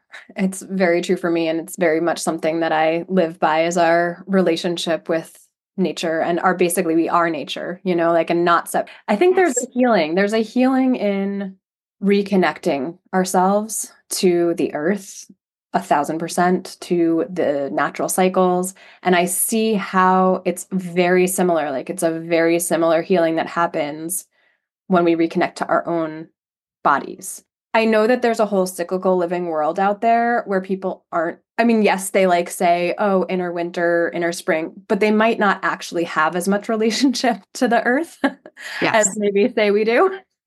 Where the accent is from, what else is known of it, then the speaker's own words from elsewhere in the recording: New York City, New York, United States; I grew up in the New York City area.